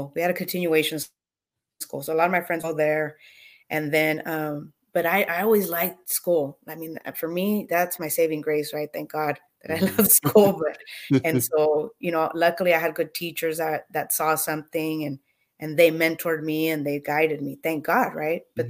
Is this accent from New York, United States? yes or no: no; Hollister, California, United States; also born or lived in Gilroy; Well, I was born in Gilroy, raised in Hollister, but yeah, it's, this is where I grew up.